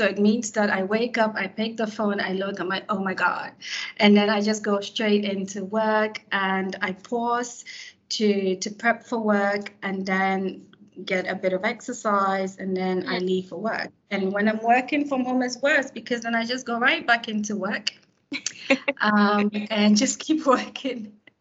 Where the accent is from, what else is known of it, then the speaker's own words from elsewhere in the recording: Ghana; speak just English, a bit of French, but, and then two Ghanaian languages, Chi and Dabani, because I'm Ghanaian.